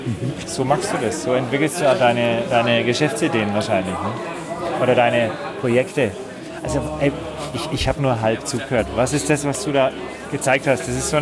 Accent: Nuremberg, Bavaria, Germany; Da ist man als Nürnberger oder als jemand, der halt schon immer vom Nürnberger Flughafen startet.

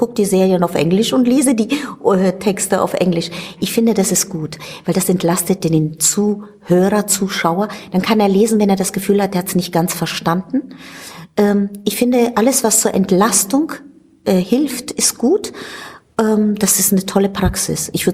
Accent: Italy; ich komme aus Italien und ich bin mit … aufgewachsen

